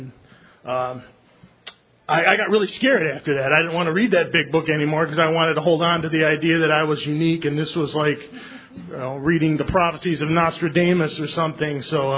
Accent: Willoughby, Ohio, United States; I'm from Willoughby, Ohio.

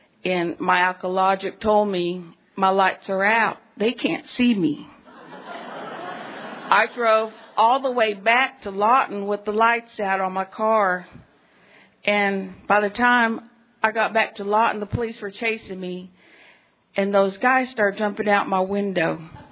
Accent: Ludwigsburg, Baden-Württemberg, Germany; also born or lived in Arizona; now in Oklahoma, United States; I'm Comanche and I'm Oto, and I was really glad to be a little bit of French growing up. I used to like to tell people that. I was born in Arizona, and I started growing up in Ludwigsburg, Stuttgart, West Germ

